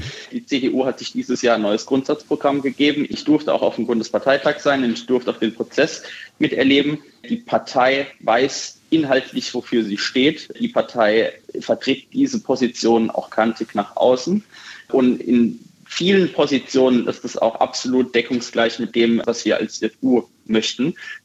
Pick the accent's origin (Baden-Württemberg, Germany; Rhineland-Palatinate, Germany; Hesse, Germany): Rhineland-Palatinate, Germany; ich komme aus der Pfalz, wo die Industrie und gerade auch die Chemieindustrie und die Automobilindustrie eine große Rolle spielt